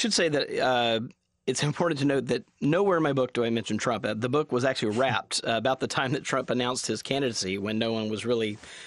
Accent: Mississippi, United States; also born or lived in Atlanta, United States; Well, I'm from Mississippi. I did my graduate work at Emory University, and actually my 1996 moment was actually moving to Atlanta to start my graduate program there.

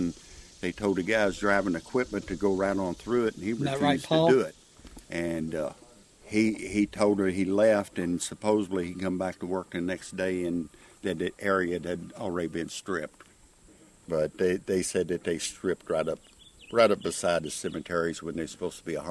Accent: Louisville, Kentucky, United States; I'm from Louisville, Kentucky.

